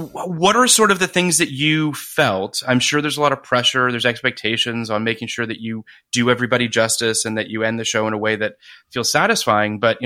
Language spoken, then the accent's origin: English; Canada; I am Canadian like Scott Speedman